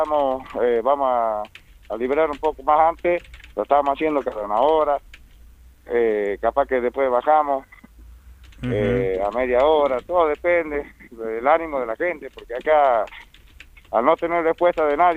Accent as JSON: {"language": "Spanish", "town": "Metán", "region": "Salta", "country": "Argentina", "said": "No, yo soy de Metam."}